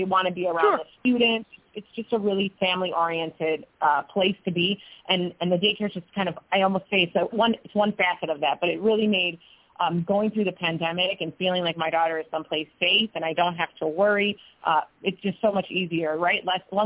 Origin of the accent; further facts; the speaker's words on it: Chicago, Illinois, United States; You know, I'm lucky I'm from the area. I grew up in Chicago. My family is here